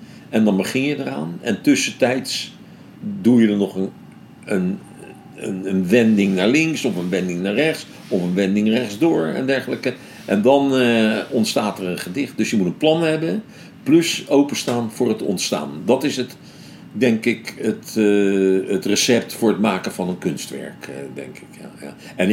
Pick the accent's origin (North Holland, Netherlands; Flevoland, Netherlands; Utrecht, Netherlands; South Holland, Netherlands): South Holland, Netherlands; The Hague; born there; now in Rotterdam, Netherlands; Ik ben in Den Haag geboren, ja. Ja. Maar ik wil niet meer terug, hoor. Ik woon hier al meer dan 50 jaar woon ik in Rotterdam.